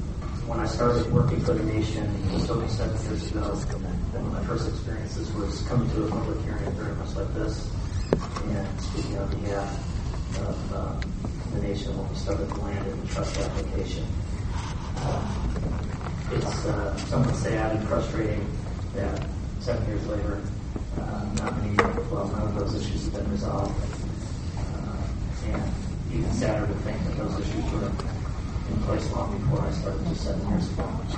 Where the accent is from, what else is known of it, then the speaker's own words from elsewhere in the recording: Rome, New York, United States; Born and raised in Rome, New York.